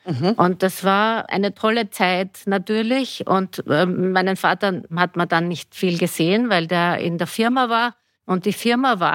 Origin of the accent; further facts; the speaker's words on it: Vienna, Austria; Ich bin aus einer Unternehmerfamilie und bin aufgewachsen im 3. Bezirk in Wien. Eigentlich in einem Fabriksgelände